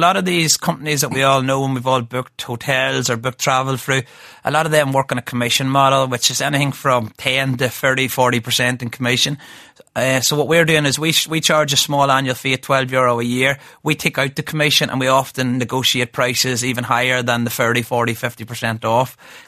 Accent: Ireland; as an Irish person that likes to travel and visit a lot of these hotels

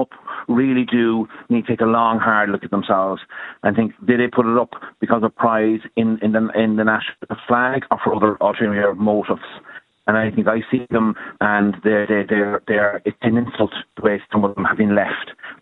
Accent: Ireland; I'm an Irish Republican.

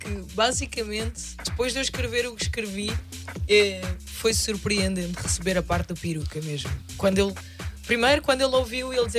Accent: Madeira, Portugal; Eu sou madeirense.

